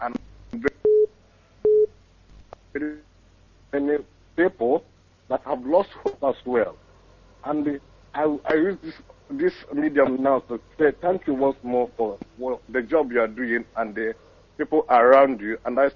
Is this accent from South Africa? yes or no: no; Umudinhe, Imo, Nigeria; I'm from Umudinhe village in our local government area of Imo State in Biafra land.